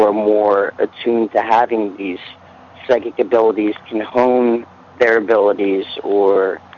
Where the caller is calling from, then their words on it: Philadelphia, Pennsylvania, United States; And I'm calling from Philadelphia.